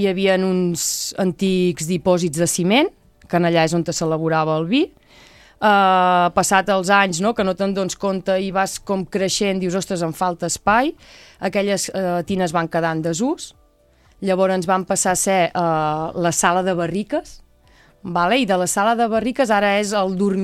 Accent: Capmany, Catalonia, Spain; nosaltres venim de Campmany, de fet el nostre origen ja és Campmany

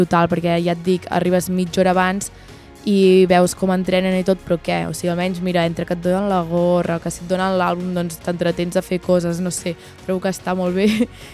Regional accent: Figueres, Catalonia, Spain; perquè som de Figueres

